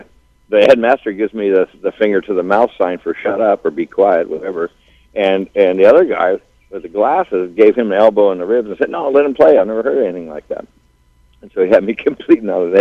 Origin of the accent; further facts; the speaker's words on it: Palo Alto, California, United States; I grew up in Palo Alto.